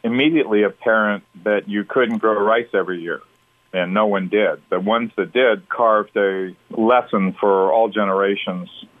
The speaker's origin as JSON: {"language": "English", "region": "California", "country": "United States", "tie": "born or raised there", "said": "I grew up in Southern California."}